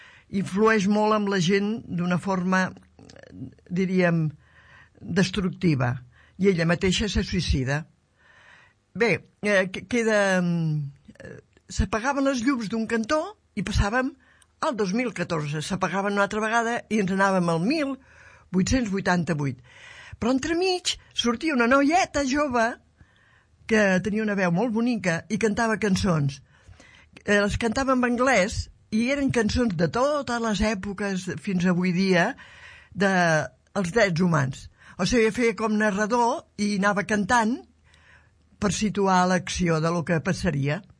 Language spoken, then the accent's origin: Catalan; Manresa, Catalonia, Spain; Sí, oi? Sí. El meu poble, sí.